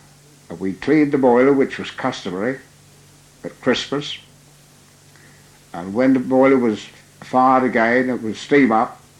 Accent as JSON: {"language": "English", "town": "Soham", "region": "East of England", "country": "United Kingdom", "tie": "born there", "said": "I was born in Soham at the mill house in 1910."}